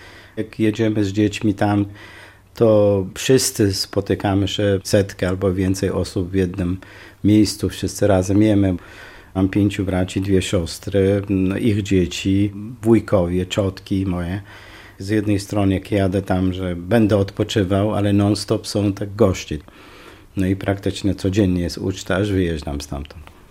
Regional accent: Erbil, Kurdistan Region, Iraq; Polish is a second language; now in Poland; ja jestem Kurdem z Kurdystanu Irackiego, miasto Irbil, stolica Kurdystanu.

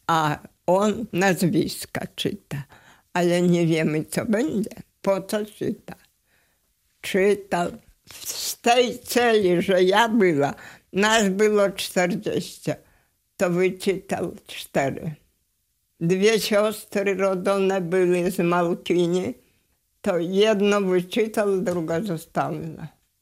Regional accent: Białystok, Podlaskie Voivodeship, Poland; Nie tylko ja z Białegostoku, nas było 4.

